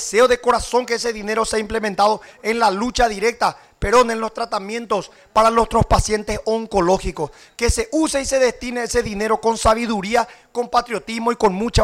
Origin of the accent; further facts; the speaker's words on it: Paraguay; que creo yo que tengo que hablar primero como político, segundo como paraguayo, pero tercero como ser humano.